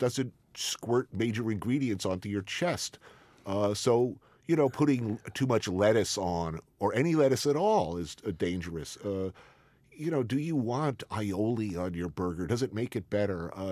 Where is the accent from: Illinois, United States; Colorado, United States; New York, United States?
Illinois, United States; Chicago; And I said, look, Mr. President, as a Chicagoan, as a true Chicagoan, is it ever acceptable to put ketchup on a hot dog?